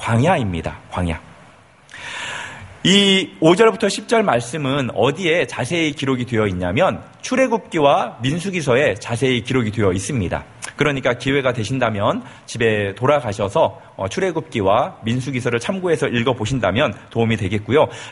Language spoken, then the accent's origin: Korean; South Korea; 예, 한국 사람이라서 그런지 된장국만 있어도 김치만 있어도 충분히 먹을 수 있더라고요.